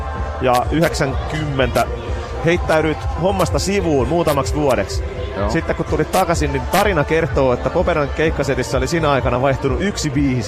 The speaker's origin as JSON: {"language": "Finnish", "town": "Tampere", "region": "Pirkanmaa", "country": "Finland", "said": "mä sanoin, että mä oon Tampereelta"}